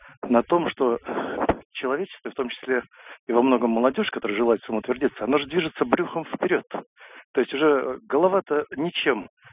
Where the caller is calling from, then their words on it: Tula, Tula Oblast, Russia; Я звоню вам из Тулы.